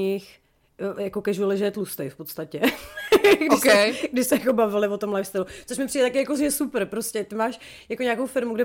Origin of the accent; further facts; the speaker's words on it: Sudetenland, Czechia; Navíc jsem zkomutová. Když už něco, tak jsem Selka ze Sudet